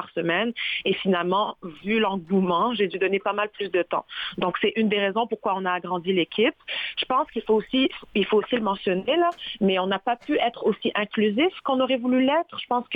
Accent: Trois-Rivières, Quebec, Canada; born or raised there

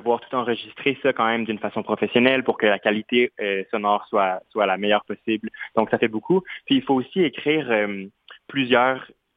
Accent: Quebec City, Quebec, Canada; Je viens de la ville de Québec

